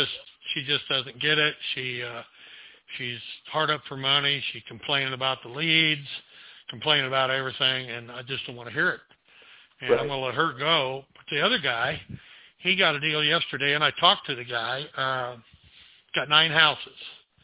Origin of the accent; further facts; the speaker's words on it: Kansas, United States; I grew up in Kansas when I was a kid. And we had to scoop snow by hand.